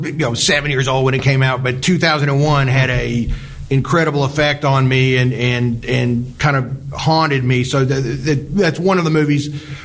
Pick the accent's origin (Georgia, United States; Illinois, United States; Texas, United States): Georgia, United States; Dalton; And Chattanooga, growing up in Dalton, Georgia, in the 70s, there was really you had to travel to discover these great genre movies.